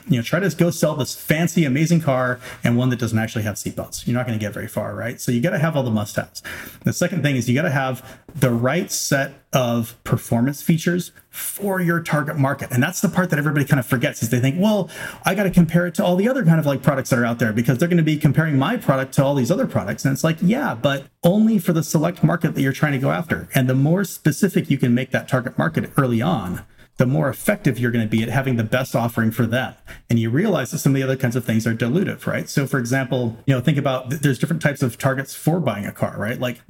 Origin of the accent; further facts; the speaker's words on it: Arroyo Grande, California, United States; serving ice cream in an ice cream parlor in my hometown of Arroyo Grande, California.